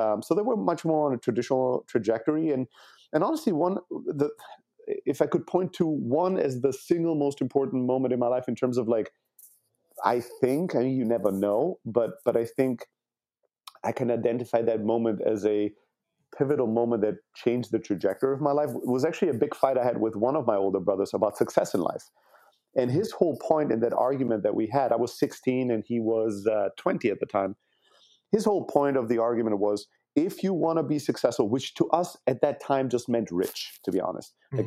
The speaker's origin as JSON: {"language": "English", "country": "Germany", "tie": "born or raised there", "said": "So it was a very different place than my heritage. But yeah, born and raised in Germany."}